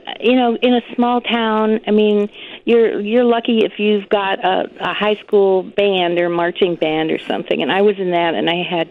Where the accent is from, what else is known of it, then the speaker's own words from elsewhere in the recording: Michigan, United States; moved away as an adult; now in Chicago, United States; Well, I moved to Chicago from the Upper Peninsula.